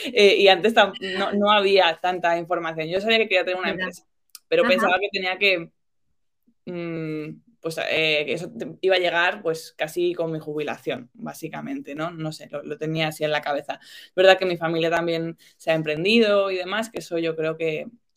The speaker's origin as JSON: {"language": "Spanish", "town": "Sevilla", "region": "Andalusia", "country": "Spain", "tie": "born there", "also_born_or_lived": "Santander / Madrid", "said": "yo nací en Sevilla, pero luego viví en Santander y luego me fui a estudiar a Madrid."}